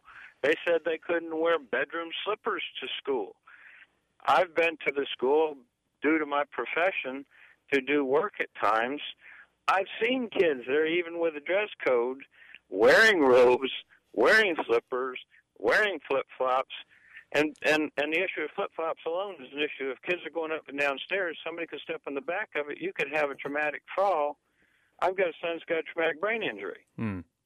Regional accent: New Smyrna Beach, Florida, United States; I grew up here in New Smyrna Beach, in the Volusia County school system.

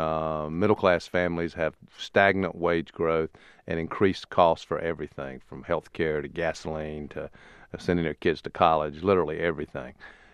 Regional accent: South Carolina, United States; born there; And in South Carolina, I was born in South Carolina, won the South Carolina primary in 2004

